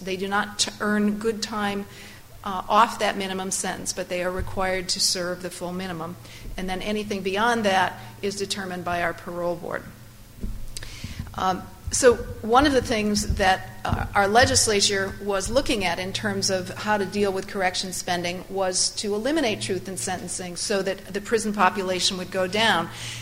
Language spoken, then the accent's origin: English; New Hampshire, United States; I'm from New Hampshire